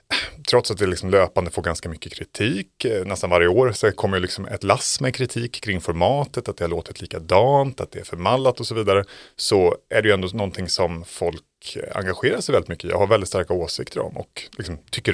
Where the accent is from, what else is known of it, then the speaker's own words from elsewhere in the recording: Gothenburg, Västra Götaland County, Sweden; Göteborg kan jag känna som göteborgare